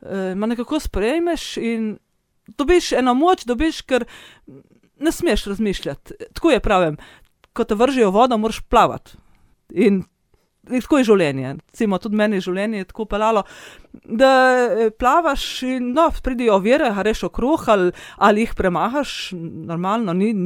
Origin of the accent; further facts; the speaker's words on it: Seniški Breg, Gorizia, Slovenia; now in Kanalski Lom, Slovenia; sama izhajam iz Seniškega Brega, iz družine, ker so bile 3 sestre.